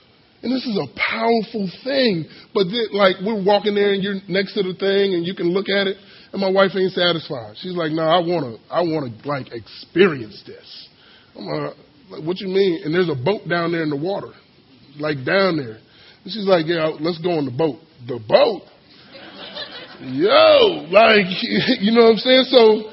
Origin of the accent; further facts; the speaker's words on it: Florida, United States; I grew up in Florida. So the only waterfall I've ever seen is, like, at a pool.